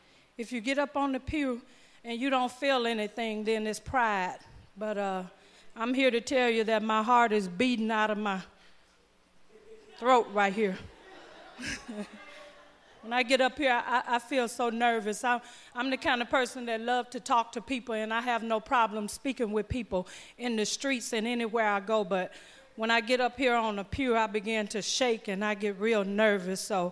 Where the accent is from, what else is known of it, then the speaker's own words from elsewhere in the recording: the South, United States; a lot of you all already know that I'm from the South, so I have a kind of like a not a real type of grammar